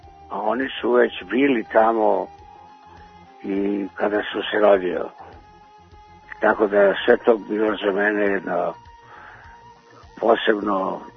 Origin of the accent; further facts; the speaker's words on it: Senta, Vojvodina, Serbia; born there; Ja sam rođen u Senti. Moja majka je iz Kanjiže. A mnogo mojih rođaka je živelo u Subotici.